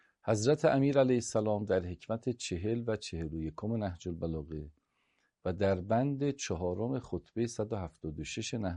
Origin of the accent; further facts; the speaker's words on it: Tehran, Tehran Province, Iran; من عمامه دارم، سرم همه میدونن من روحانی هم دیگه، درسته؟ یا میدونن من اهل تهرانم،